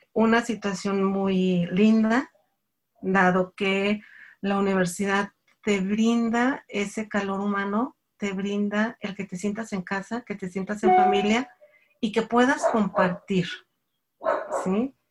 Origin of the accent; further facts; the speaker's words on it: Monterrey, Nuevo León, Mexico; born there; now in Aguascalientes, Mexico; Yo nací en Monterrey, Nuevo León, soy regia, pero me considero más hidrocálida porque ya tengo aquí 38 años.